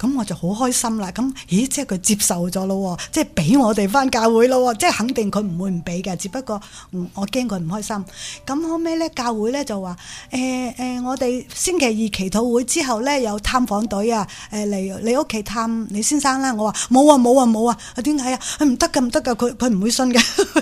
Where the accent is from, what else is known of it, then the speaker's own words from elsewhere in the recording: Zhongshan, Guangdong, China; 又系我哋乡下人嚟嘅，即系同我哋中山人。